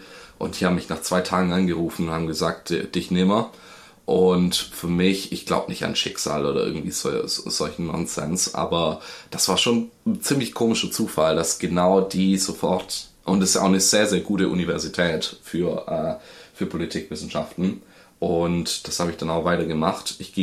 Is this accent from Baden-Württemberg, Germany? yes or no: yes; Langenau, Baden-Württemberg, Germany; also born or lived in Günzburg, Bavaria; aber zu meiner Schmach bin ich gebürtiger Bayer eigentlich. Mhm. Und bin dann in einem kleinen Dorf namens Langenau aufgewachsen.